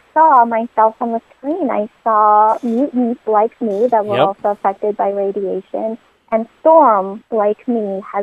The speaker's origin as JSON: {"language": "English", "country": "Ukraine", "tie": "born or raised there", "said": "I was born and raised in Ukraine. That's where my family and I are from."}